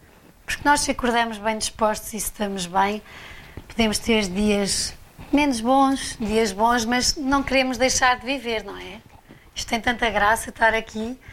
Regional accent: Idanha-a-Nova, Castelo Branco, Portugal; Eu cresci numa quinta em Danhá Nova, com 500 hectares, onde podia correr descalça, sem fim. Vivia com os meus pais

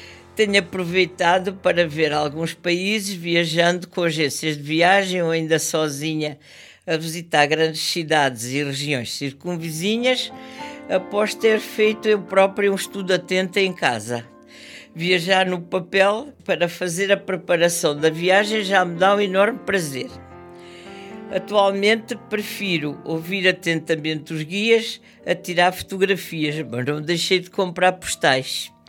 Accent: Beja, Portugal; born there; Nasci em Beja e tenho 75 anos.

